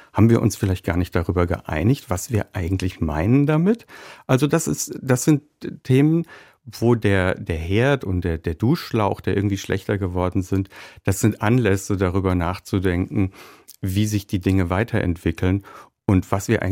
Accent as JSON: {"language": "German", "town": "Frankfurt", "region": "Hesse", "country": "Germany", "tie": "born or raised there", "said": "Also ich bin ja 1978 geboren in Frankfurt am Main und bin groß geworden und sozialisiert in den 90ern."}